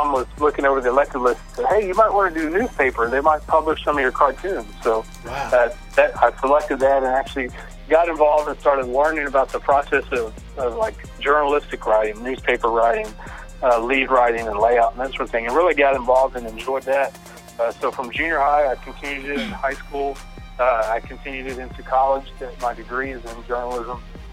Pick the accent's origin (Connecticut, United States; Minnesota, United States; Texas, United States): Texas, United States; Houston; somehow found out I was from Houston